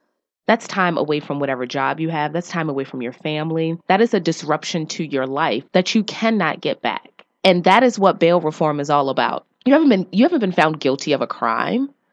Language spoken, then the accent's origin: English; Baltimore, Maryland, United States; born and raised in Baltimore City, I was just like, holy crap.